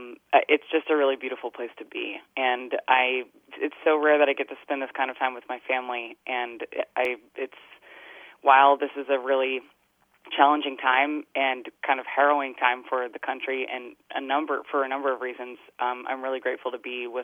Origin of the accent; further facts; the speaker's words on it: North Carolina, United States; what makes our experience growing up in North Carolina, those of us who were around at that time, very unique.